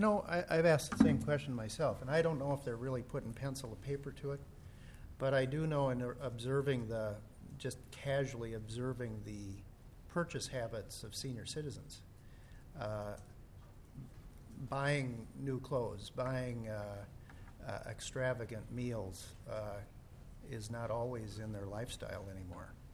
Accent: South Dakota, United States; born there; even though I was born in South Dakota, I don't necessarily want to live there.

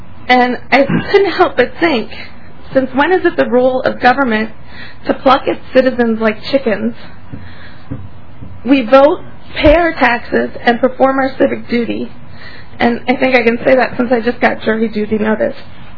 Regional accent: White Bear Lake, Minnesota, United States; I'm from White Bear Lake.

